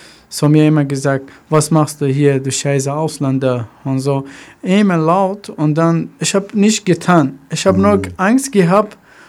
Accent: Afghanistan; German is a second language; now in Germany; ich komme aus Afghanistan, warum bin ich hier? Deswegen, bei uns ist wirklich, es ist Krieg, immer Probleme. Ich oder meine Familie versucht, nach Deutschland gekommen.

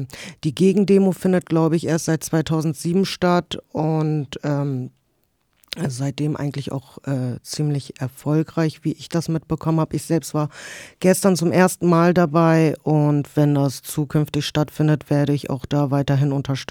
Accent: Soltau, Lower Saxony, Germany; Ja, ich komme aus Soltau und ja, bin eine Stunde mit dem Auto gefahren, anderthalb

